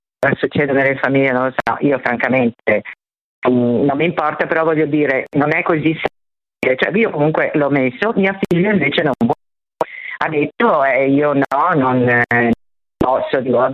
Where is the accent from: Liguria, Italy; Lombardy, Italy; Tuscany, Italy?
Lombardy, Italy; Milan; io sono di Milano, ma adesso sono da mia figlia.